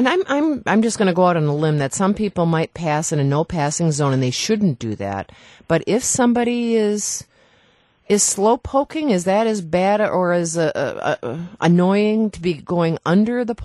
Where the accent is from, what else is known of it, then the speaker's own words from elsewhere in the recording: Wisconsin, United States; because I'm from the Fox Valley and I go there quite often.